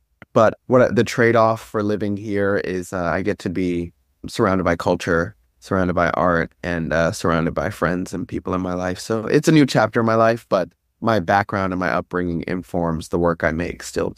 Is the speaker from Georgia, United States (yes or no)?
yes; Atlanta, Georgia, United States; when I travel the world and tell people I'm from Atlanta, people have a lot of associative images that come to mind that aren't necessarily what my photographs look like.